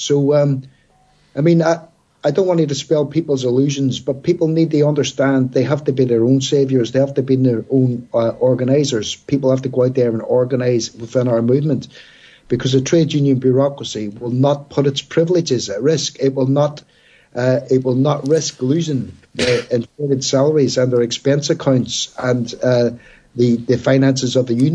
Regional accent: Derry, Northern Ireland, United Kingdom; it's about growing up in Derry and my first memories

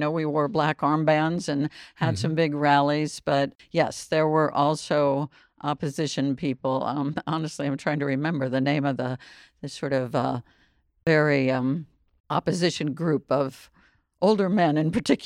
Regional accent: Indiana, United States; Well, I grew up in Indiana, but came of age during the Vietnam War, so that is the deciding factor, really.

